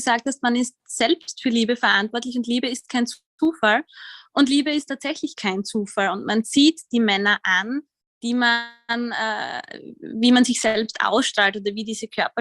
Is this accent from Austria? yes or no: yes; Austria; ich bin Österreicherin, wie man wahrscheinlich hört, und bin 30 Jahre